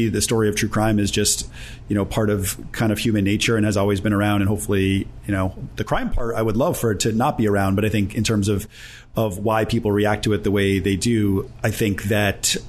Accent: Cheshire, Connecticut, United States; Well, I grew up in Cheshire, Connecticut, which ultimately became home.

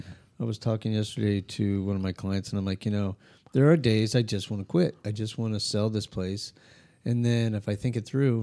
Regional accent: Albuquerque, New Mexico, United States; I grew up in Albuquerque.

